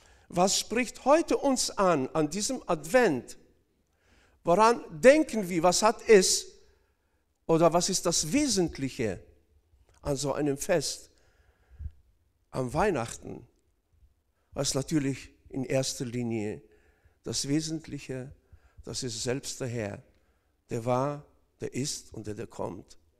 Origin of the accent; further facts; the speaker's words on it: North Kazakhstan Region, Kazakhstan; ich komme aus Nordkasachstan ursprünglich